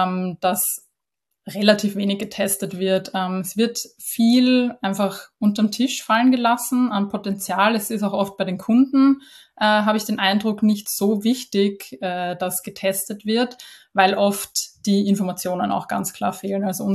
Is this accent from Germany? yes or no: no; Vienna, Austria; Genau, ich sitze in Wien. Merkt man vielleicht eben an meinem Dialekt.